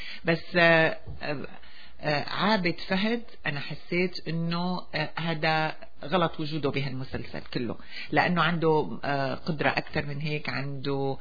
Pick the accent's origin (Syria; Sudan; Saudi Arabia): Syria; نحن كسوريين صار اهتمامنا اكثر مركز على الوضع اللي عم يعيشه أهلنا بسوريا.